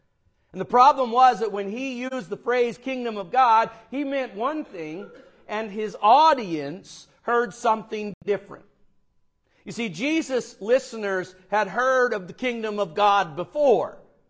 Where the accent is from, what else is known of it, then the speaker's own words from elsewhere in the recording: the South, United States; Now, I'm from the South, so I'm familiar with what's called Hickonics.